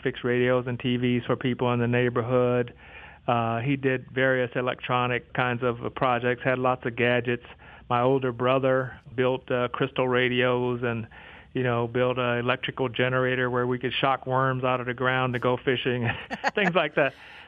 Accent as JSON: {"language": "English", "town": "Flint", "region": "Michigan", "country": "United States", "tie": "born or raised there", "said": "And so when I was, as I say, growing up in Flint, I decided that that's what I wanted to do."}